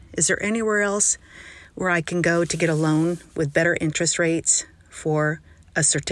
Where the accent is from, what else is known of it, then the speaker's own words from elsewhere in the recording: San Diego, California, United States; I'm from San Diego.